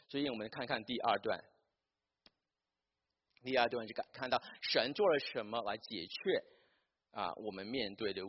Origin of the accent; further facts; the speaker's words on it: Hong Kong; 我不知道你们从国内来怎么样，我们在香港长大的